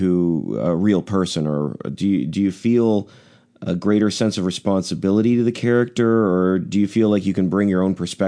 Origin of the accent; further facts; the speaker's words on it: Canada; And I'm Canadian, so I know films like